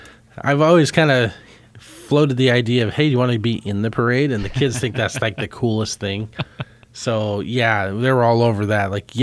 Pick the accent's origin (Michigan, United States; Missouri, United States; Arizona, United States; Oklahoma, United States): Missouri, United States; Belton; now in Manhattan, United States; I remember when I was moving to Kansas a few years ago, we went to one in my hometown of Belton, Missouri, and froze out there.